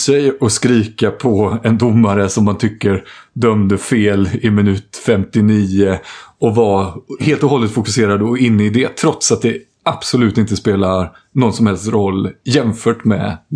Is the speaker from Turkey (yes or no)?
no; Jönköping, Jönköping County, Sweden; jag var hemma i Jönköping egentligen för att begrava farfar då